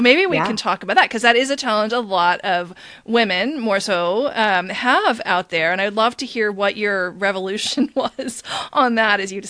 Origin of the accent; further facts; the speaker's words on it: Midwest, United States; I'm from the Midwest where everybody goes to Catholic school.